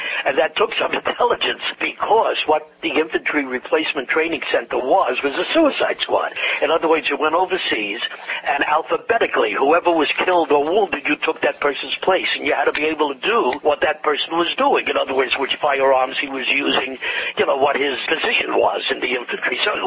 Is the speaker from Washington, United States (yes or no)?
no; New York City, New York, United States; I am as an original New Yorker as you can get. I was born on the Meade streets of the Lower East Side of Manhattan, right off the East River.